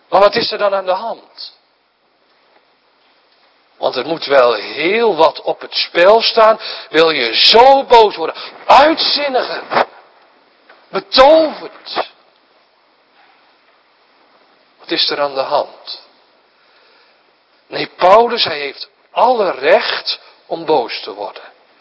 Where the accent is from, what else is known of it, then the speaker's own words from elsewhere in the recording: IJsselmuiden, Overijssel, Netherlands; Ik kom uit IJsselmuiden, dat ligt naast Kampen.